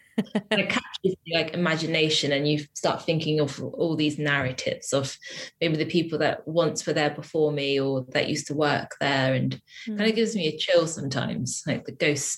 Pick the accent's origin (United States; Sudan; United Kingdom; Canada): United Kingdom; South West England; moved away as an adult; now in Bristol, United Kingdom; It came from when I first moved to Bristol. So I grew up in Wiltshire, which is like a small town in the countryside, which really beautiful. But I came here to study my master's